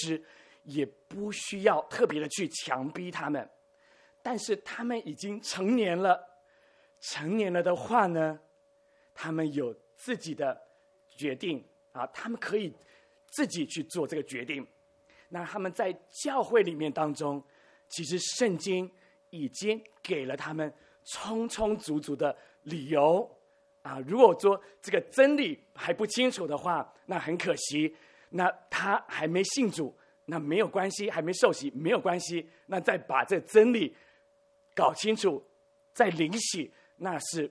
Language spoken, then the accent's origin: Chinese; southern Taiwan, Taiwan; 我记得在我中学的时候，那个时候我是在台湾，那么台湾我是南部人哦，但是我的国语还可以啊，不是很带有这个闽南腔哦。